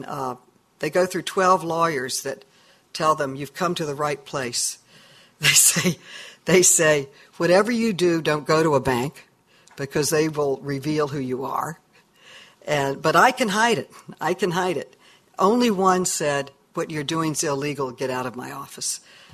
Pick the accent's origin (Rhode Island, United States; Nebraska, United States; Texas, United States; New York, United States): New York, United States; It almost passed in my home state of New York